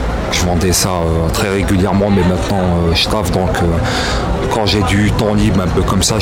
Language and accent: French; Algeria; je viens du bled. Je viens du bled, je suis un Algérien, je viens du bled.